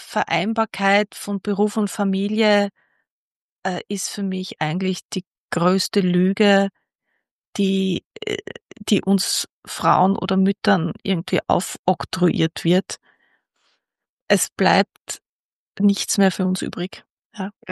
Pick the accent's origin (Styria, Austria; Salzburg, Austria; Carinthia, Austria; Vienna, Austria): Vienna, Austria; born there; Also ich bin in Wien zu Hause, ich bin in Wien geboren, aber ich bin ein sehr internationales Kind. Ja, ich war viel im Ausland, ich habe viel im Ausland gelebt, ich habe viel im Ausland gearbeitet, ich habe auch im Ausland studiert